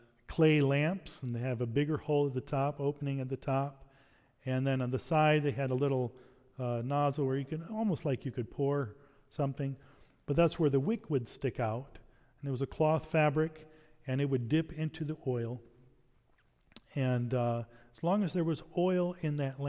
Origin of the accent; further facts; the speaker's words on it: Texas, United States; We had those growing up in Texas